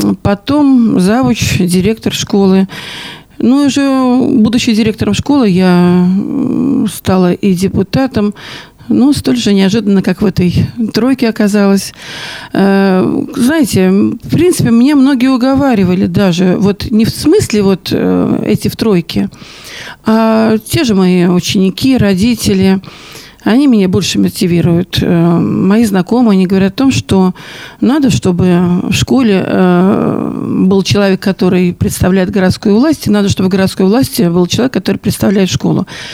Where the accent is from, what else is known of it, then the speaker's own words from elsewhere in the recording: Pskov, Pskov Oblast, Russia; Я псковичка. Я родилась и живу в Пскове. Я работаю в школе всю свою жизнь. Никогда не работала ни в каких других регионах. Работала все время только в Пскове, в Псковской области.